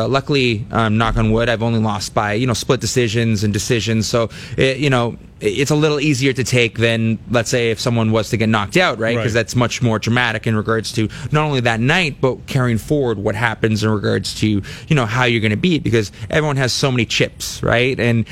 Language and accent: English; Ottawa, Ontario, Canada; It definitely helps to have the hometown crowd on your side.